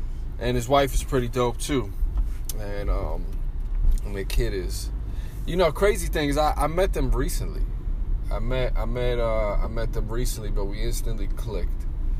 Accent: New York City, New York, United States; now in Connecticut, United States; I'm a Bronx dude. My family's from the South, but I'm born and raised in the Bronx. And moving to Connecticut was a bit of an eye-opening experience.

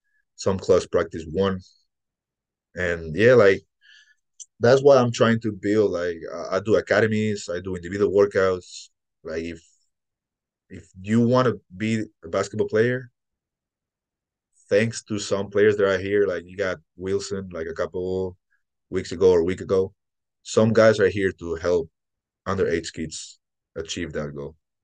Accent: Spain; now in Ireland; Like I'm from Spain, and like I've only played basketball since I'm probably 8 years old.

